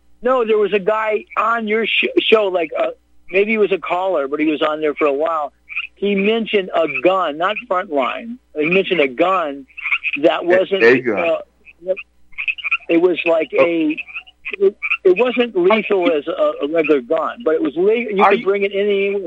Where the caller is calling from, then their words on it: California, United States; California, Northern California.